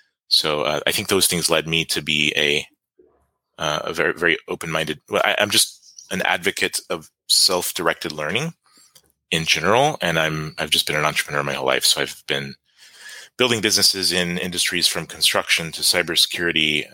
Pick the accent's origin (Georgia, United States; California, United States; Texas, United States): Georgia, United States; Atlanta; also born or lived in West Coast; From the U.S., I was born on the West Coast, but moved to the East Coast when I was a kid. So I kind of grew up in the Atlanta, Georgia area in the Southeast.